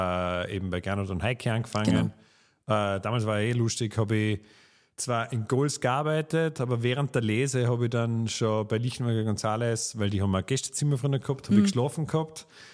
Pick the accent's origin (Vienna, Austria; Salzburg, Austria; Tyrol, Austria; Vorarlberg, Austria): Vorarlberg, Austria; dass ich sozusagen in die Weinwelt einsteige als Vorarlberger